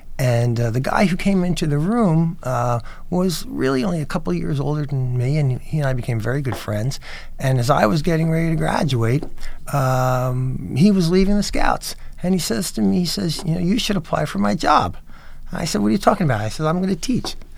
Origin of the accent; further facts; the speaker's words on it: Pompton Plains, New Jersey, United States; Look, I grew up in Pompton Plains, Pequannock. I went to Pequannock High School.